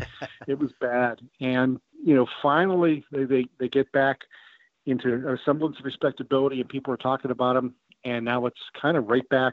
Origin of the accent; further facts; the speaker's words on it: Pittsburgh, Pennsylvania, United States; accent: Northside; I'm a Northsider. I'm from the north side of Pittsburgh. Okay. Grew up there. Well, I spent like 2 years at Northside. Then we moved out to North Hills, but I still got the Northside accent, I guess.